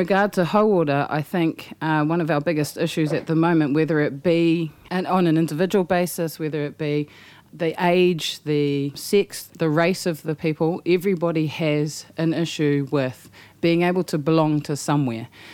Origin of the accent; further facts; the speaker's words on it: Opononi, Northland, New Zealand; now in Manurewa, New Zealand; I'm from Opununi up in Northland and I live in Manurewa.